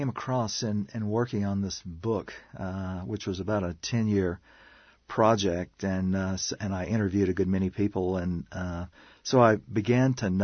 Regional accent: Louisiana, United States; I think the origin of my fascination with these animals probably goes back to being a kid, 13, 14-year-old, growing up in Louisiana.

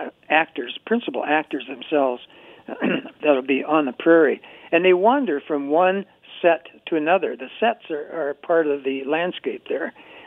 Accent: South Dakota, United States; We all, if we're from South Dakota, we all have that pioneer spirit in us.

